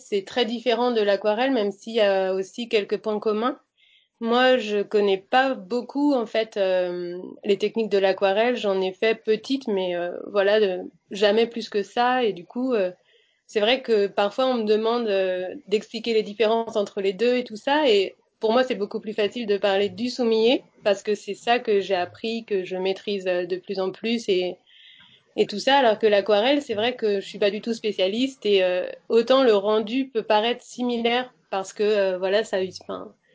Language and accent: French; Brittany, France; born there; donc moi je suis née en Bretagne, voilà, dans un petit coin de paradis, nature et compagnie